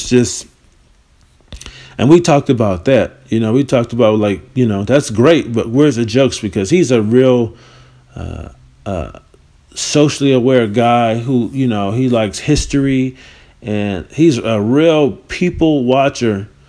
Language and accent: English; New York City, New York, United States; I mean, growing up in New York where you got people trying to shove mixtapes down your throat.